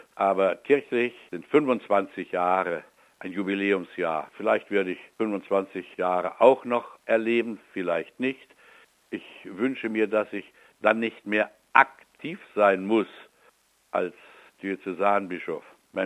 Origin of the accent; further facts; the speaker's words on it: East Germany, Germany; Aber ich bin in der DDR aufgewachsen, da gab es die einen nicht und die anderen nicht.